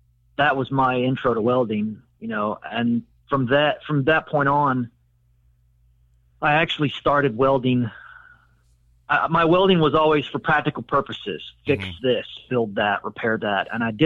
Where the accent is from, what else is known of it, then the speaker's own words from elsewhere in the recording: Alabama, United States; I didn't grow up in a car culture. I grew up in the Deep South, mm-hmm. in Alabama, but I always loved cars